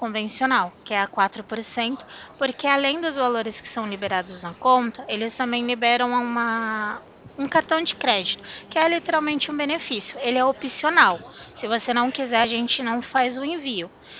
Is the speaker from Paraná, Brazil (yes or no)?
no; Limeira, São Paulo, Brazil; Eu sou aqui de Limeira, pertinho de Campinas.